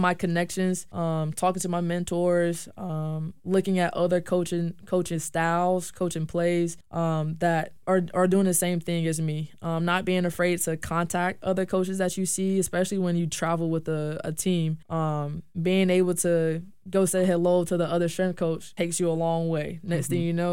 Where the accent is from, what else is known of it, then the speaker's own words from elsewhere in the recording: Tallahassee, Florida, United States; Even though I'm from Tallahassee, like, there are probably a couple times where I've been here, but I was young.